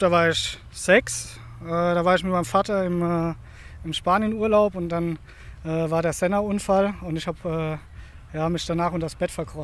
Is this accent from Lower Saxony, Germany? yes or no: no; Gottmadingen, Baden-Württemberg, Germany; Aus dem Bodenseekreis, Gottmarding, so ein kleines Kaff bei Singen.